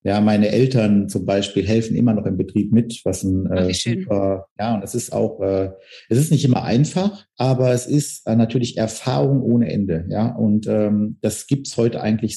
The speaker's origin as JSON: {"language": "German", "town": "Neunkirchen", "region": "North Rhine-Westphalia", "country": "Germany", "tie": "born or raised there", "said": "Also mein Großvater hat damit schon angefangen und war dafür ganz bekannt in Neunkirchen. Das ist der Ort, wo ich herstamme im Siegerland."}